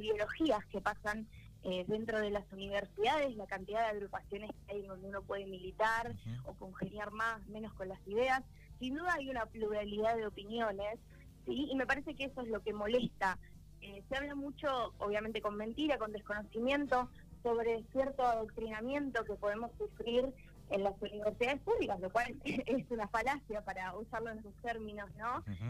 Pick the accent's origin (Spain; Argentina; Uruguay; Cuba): Argentina; Regueira; now in La Plata, Argentina; Yo justo soy estudiante del interior, soy de Regueira, todos se imaginarán el camino que tengo de Regueira a La Plata